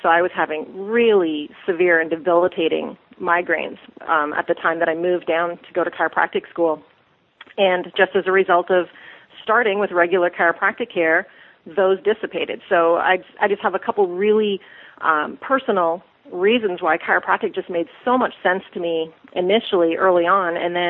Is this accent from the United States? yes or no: no; Canada; I grew up in Canada